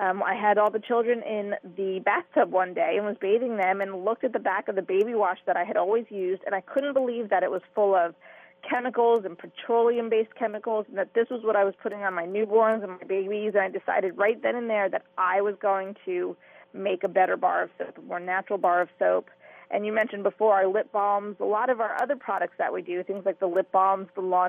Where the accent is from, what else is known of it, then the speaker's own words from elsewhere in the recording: New Jersey, United States; now in Indiana, United States; I grew up in New Jersey. My husband grew up in New Hampshire.